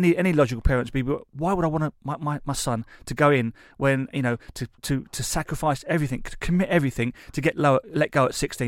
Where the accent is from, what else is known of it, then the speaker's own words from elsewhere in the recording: Hackney, London, United Kingdom; we were Indian kids growing up in Hackney, in inner city London.